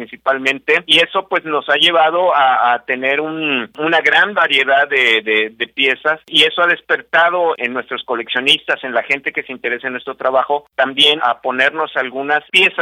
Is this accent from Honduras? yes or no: no; Mexico